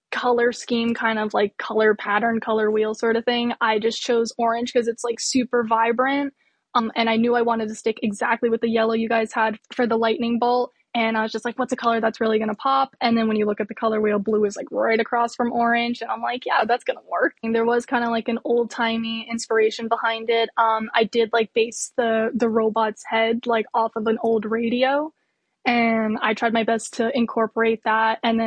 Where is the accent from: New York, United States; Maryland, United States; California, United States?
New York, United States; Parksville; now in Woodridge, United States; Yeah, so I do live here in Sullivan County. I grew up in Parksville. Currently, I'm in Woodridge.